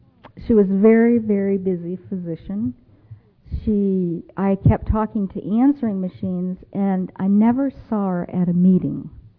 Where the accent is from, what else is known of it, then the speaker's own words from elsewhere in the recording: Colorado, United States; I'm an alcoholic. Hi. It's nice to be here. I'm from Colorado.